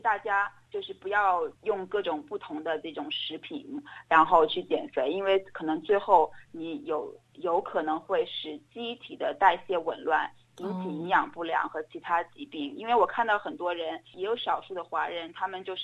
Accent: China

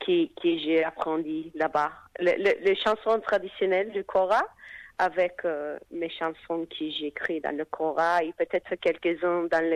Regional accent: Australia; French is a second language; beaucoup de temps aussi en Sud-Amérique à quelques années et bien sûr en Afrique et mon enfance ici en Australie.

